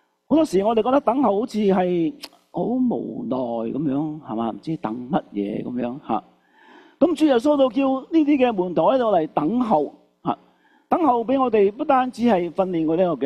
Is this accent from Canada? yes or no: yes; Canada; 咁呢個就適合我哋加拿大人嚟思想嘅一個題目